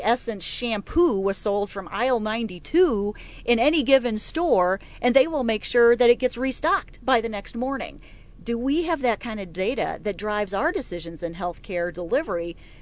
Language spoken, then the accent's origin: English; Missouri, United States; Best part is I get to be home in Missouri, in my hometown, and do what I'm passionate about here for the state of Missouri.